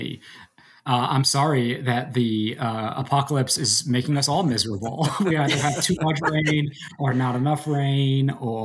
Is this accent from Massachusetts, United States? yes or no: no; New York, United States; I hate sports, but I am a New Yorker